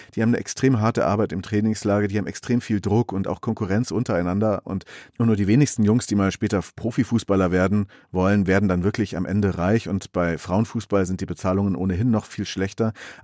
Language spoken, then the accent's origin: German; Augsburg, Bavaria, Germany; born there; Und in Deutschland zum Beispiel der FC Augsburg, meiner Geburtsstadt übrigens.